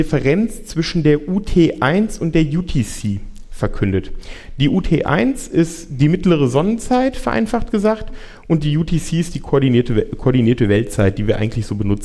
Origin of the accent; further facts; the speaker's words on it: Frankfurt, Hesse, Germany; Ja, also ich komme aus Frankfurt.